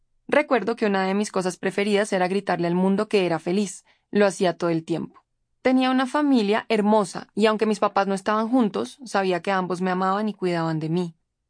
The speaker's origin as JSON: {"language": "Spanish", "country": "Colombia", "said": "Soy una joven colombiana"}